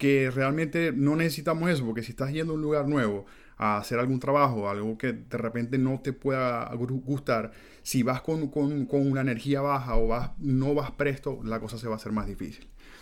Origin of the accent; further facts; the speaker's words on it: Venezuela; moved away as an adult; cuando yo salí de Venezuela la primera vez hacia México, yo salí solo.